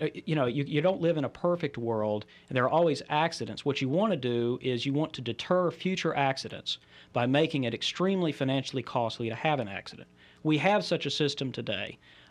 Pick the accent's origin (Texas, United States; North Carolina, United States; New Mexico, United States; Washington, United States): North Carolina, United States; I'm from North Carolina.